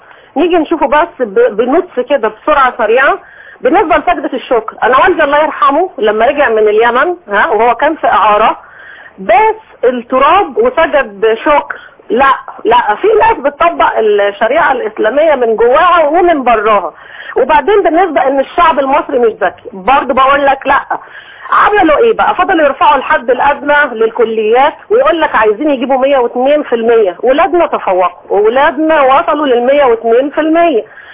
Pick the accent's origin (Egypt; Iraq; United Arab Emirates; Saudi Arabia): Egypt; Alexandria, Alexandria Governorate; من اسكندريه، اخيرا اتواصلت